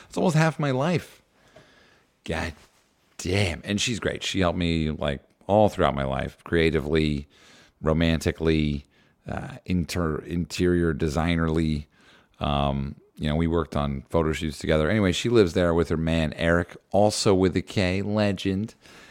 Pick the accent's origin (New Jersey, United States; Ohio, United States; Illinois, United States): New Jersey, United States; Pittsburgh's cool because it reminds me, I grew up in New Jersey.